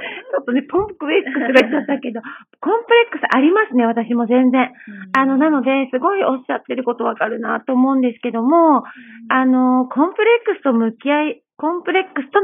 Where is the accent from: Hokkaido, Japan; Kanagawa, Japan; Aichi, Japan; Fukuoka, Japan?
Fukuoka, Japan; 私は本当に、もともと福岡の田舎の生まれ育ちですし